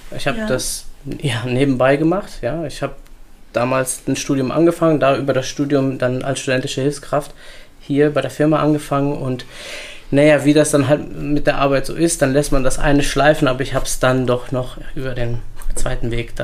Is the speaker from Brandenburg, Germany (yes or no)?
no; North Rhine-Westphalia, Germany; ich komme ja gebürtig aus dem Münsterland, zwar ländlich aufgewachsen, aber mein Dorf, in dem ich groß geworden bin, hatte 45.000 Einwohner. Also es war schon eine Stadt und ich hatte kaum einen Bezug zur Natur.